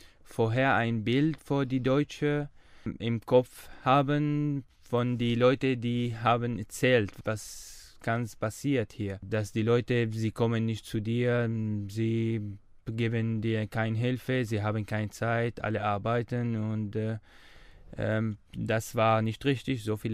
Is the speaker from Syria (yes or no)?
yes; Syria; German is a second language; Wir sind keine Fremde, wir sind Syrer auch